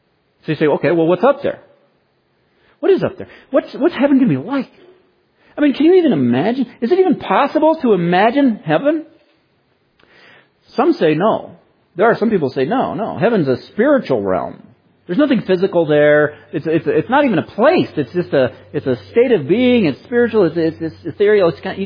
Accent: Boulder, Colorado, United States; When my parents moved out of the house a while back, the house where I grew up in Boulder, man, been in that house for so many years

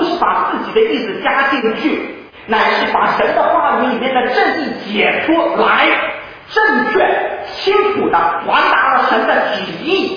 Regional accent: China; 我们中国人吃臭豆腐啊，吃习惯了，臭的也是香，变成香豆腐

